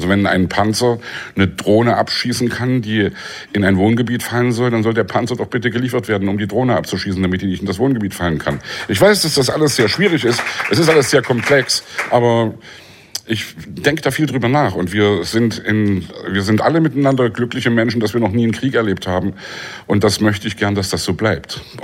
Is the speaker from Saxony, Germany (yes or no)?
yes; Leipzig, Saxony, Germany; Also ich komme aus dem Osten, ich bin in Leipzig groß geworden, ich habe die Montagsdemos damals miterlebt